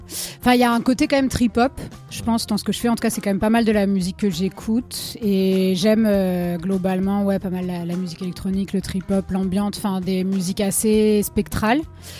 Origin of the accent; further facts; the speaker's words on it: south of France, France; Je viens du sud, donc pas exactement ici, mais je viens de la région. Et je suis d'origine méditerranéenne, Espagne, Italie, et sud de la France.